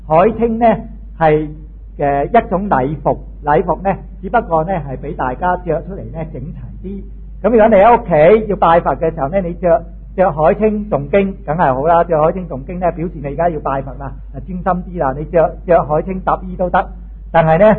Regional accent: China; 這個呢係我哋中國人嘅禁忌

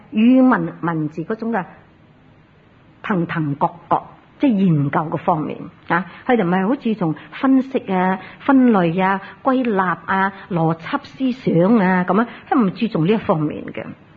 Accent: Hong Kong; 我哋香港人咧，去台湾受戒

